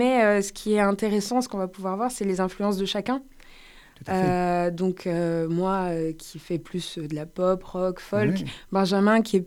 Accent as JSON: {"language": "French", "town": "Montpellier", "region": "Occitanie", "country": "France", "tie": "born or raised there", "said": "Oui. Toujours été là, j'ai pas bougé."}